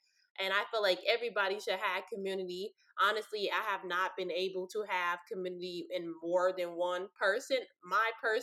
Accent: Los Angeles, California, United States; but we had a house in Los Angeles. By the way, I'm from Los Angeles.

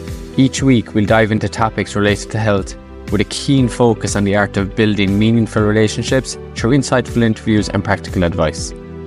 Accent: Ireland; Definitely one I can attest to here, being Irish and expressing emotions.

